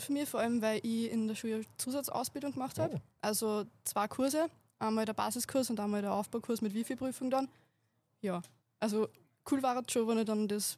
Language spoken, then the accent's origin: German; Herzogenburg, Lower Austria, Austria; Ich komme aus Herzogenburg.